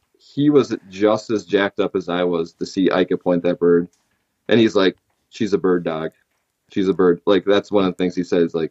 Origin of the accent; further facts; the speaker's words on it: Minnesota, United States; is to not only hunt in my home state of Minnesota, but every year try and go to a state